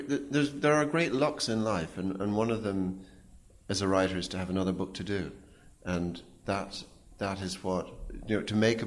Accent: Ireland; speaking as an Irishman

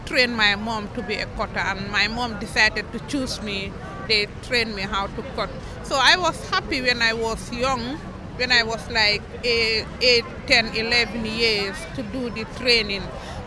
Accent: Gambia; I'm from the Gambia.

